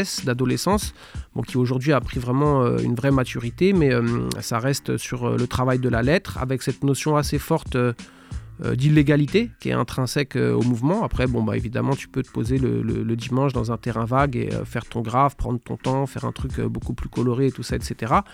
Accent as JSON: {"language": "French", "town": "Vert-Saint-Denis", "region": "Île-de-France", "country": "France", "tie": "born or raised there", "said": "Donc moi j'ai grandi en Seine-et-Marne, à Vers-Saint-Denis. C'est pas loin d'ici, quoi, c'est une petite vingtaine de minutes. Et je suis arrivé à Corbeil en 2006 et j'y ai habité pendant 15 ans. Bon, je suis toujours un petit peu dans le coin, du côté d'Evry."}